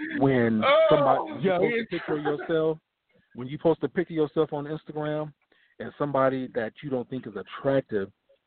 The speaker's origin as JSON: {"language": "English", "town": "San Francisco", "region": "California", "country": "United States", "said": "I'm from San Francisco."}